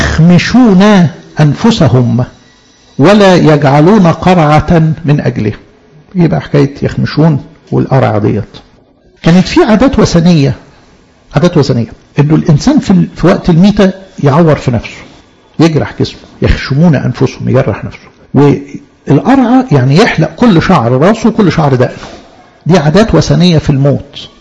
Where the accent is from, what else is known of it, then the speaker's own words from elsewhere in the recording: Egypt; كيهود وكمصريين بحكم ال 400 سنة اللي قعدوهم عندنا في مصر